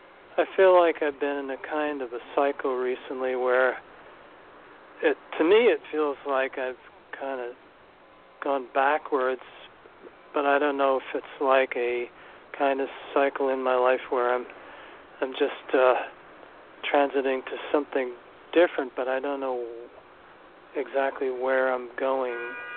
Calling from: New York City, New York, United States; New York City, Rebecca.

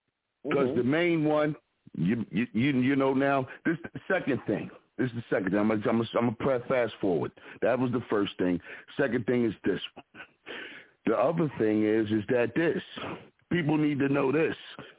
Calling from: Philadelphia, Pennsylvania, United States

